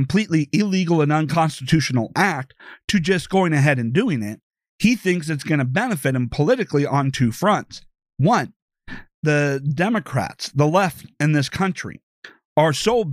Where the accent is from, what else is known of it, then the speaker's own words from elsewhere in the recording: Iowa, United States; you take a look at Iowa, you know, my home state, and the governor issued a law here